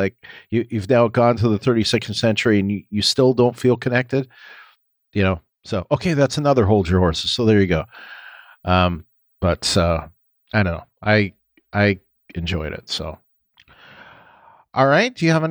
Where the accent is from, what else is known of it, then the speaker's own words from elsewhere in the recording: Canada; now in United States; Because, you know, I'm Canadian, but I have lived here, you know, for 20 years.